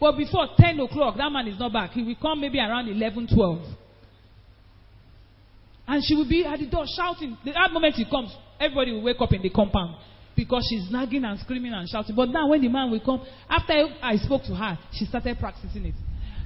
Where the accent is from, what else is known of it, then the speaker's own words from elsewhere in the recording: Edo, Nigeria; I'm not an Igbo woman. I'm from Edo State.